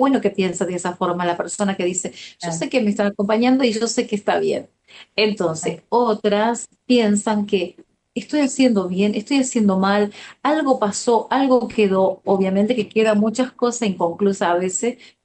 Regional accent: Paraguay; yo soy paraguaya.

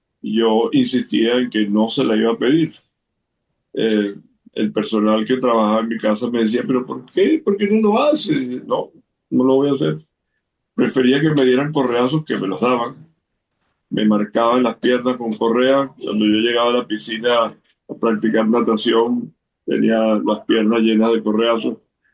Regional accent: Venezuela; Y cuando regresé a Venezuela, otra vez bullying, porque hablaba como español.

